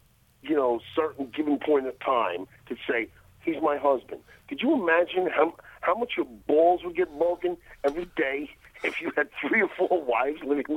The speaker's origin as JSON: {"language": "English", "region": "New York", "country": "United States", "tie": "born or raised there", "said": "So, and I say the same thing being in New York, if you don't like black people, you don't like me. That's what I fucking tell people, because we grew up in a melting pot, and everyone fits in."}